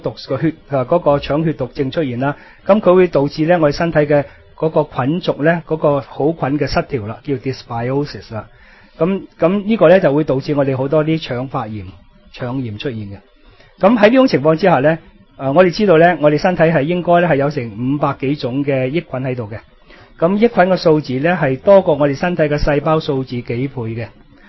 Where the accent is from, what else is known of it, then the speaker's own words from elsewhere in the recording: China; 咁啦，水果咧就我哋中国人咧，就好多时候咧就水果就食当饭后果嘅